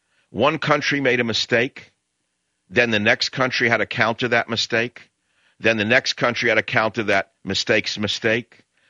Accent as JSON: {"language": "English", "country": "United States", "said": "I am an American. I love this country."}